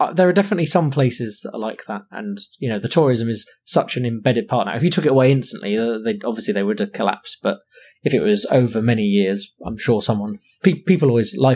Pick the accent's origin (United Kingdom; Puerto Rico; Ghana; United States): United Kingdom; England; One of the fortunate things about being English is that luckily a lot of people want to speak our language, which makes travel a lot easier.